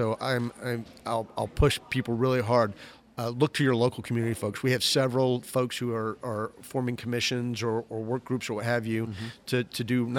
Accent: Evansville, Indiana, United States; you know, I told you earlier, I grew up in Evansville, Indiana

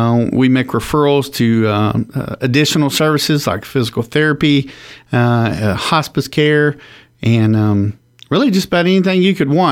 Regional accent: Slayton, Texas, United States; also born or lived in Lewiston, United States; Well, I'm originally from Slayton, Texas. Actually born in Lewiston, Idaho, and moved to Slayton in second grade. So I always tell people I was born a Yankee but raised a Southerner

